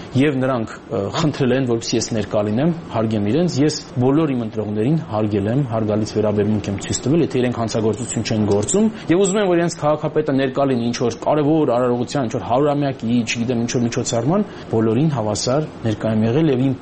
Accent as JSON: {"language": "Armenian", "region": "Yerevan", "country": "Armenia", "moved": "yes", "lives_now": "United States", "said": "ամերիկացի եմ, այո, ասենք 31 տարի բնակվել եմ Միացյալ Նահանգներում, բայց միևնույն է, ես սկզբունքայինորեն Երևանցի եմ, Հայաստանցի եմ։"}